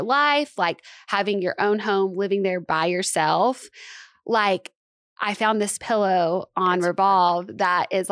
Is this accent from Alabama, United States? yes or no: yes; Alabama, United States; also born or lived in Los Angeles; And it's weird because I'm from Alabama, but I think because I was in LA for 4 years